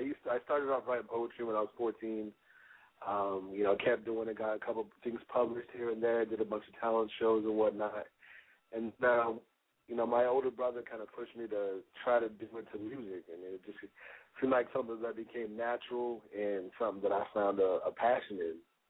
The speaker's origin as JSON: {"language": "English", "town": "Los Angeles", "region": "California", "country": "United States", "tie": "born there", "said": "So I was born in 1987, November 6th, Scorpios. But I was born in Los Angeles."}